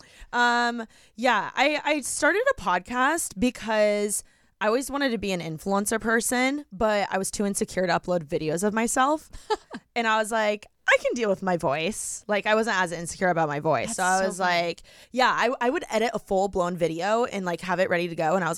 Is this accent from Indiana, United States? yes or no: yes; Indiana, United States; now in Los Angeles, United States; And again, like moving out to LA, I'm from Indiana.